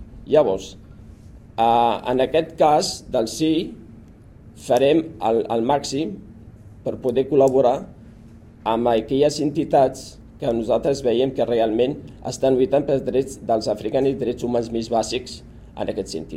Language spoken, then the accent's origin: Catalan; Tangier, Tanger-Tetouan-Al Hoceima, Morocco; Jo sóc d'allà, sóc de Tànger, i sé que està fent allà a un règim com és el marroquí.